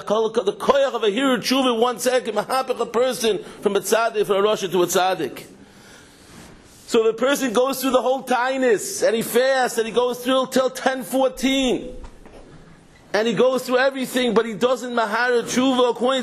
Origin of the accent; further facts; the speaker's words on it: Israel; now in United Kingdom; As you see, I'm from Eretz Yisrael.